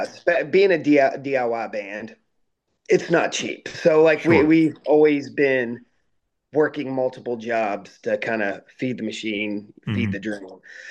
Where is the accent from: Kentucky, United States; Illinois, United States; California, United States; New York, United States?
Kentucky, United States; Louisville; We're driving back, and we had already entered the state of Kentucky. We're from Louisville.